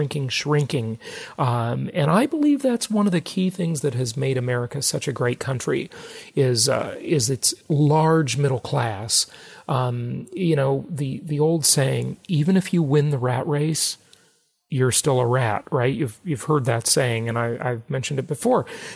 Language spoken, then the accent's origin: English; California, United States; born or raised there